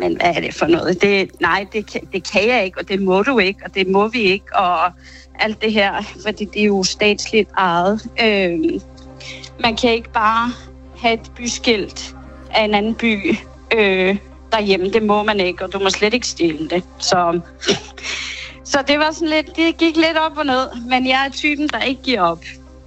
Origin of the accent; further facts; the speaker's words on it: Reykjavik, Capital Region, Iceland; now in Denmark; jeg er født og opvokset i Reykjavik. Men har familie sådan halvanden time væk fra Vik.